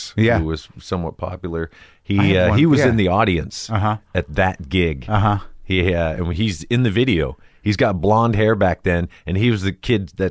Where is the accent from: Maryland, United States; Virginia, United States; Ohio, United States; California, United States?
California, United States; Downey; me and my buddy growing up in the Downey area, we kind of both picked up the guitar at the same time.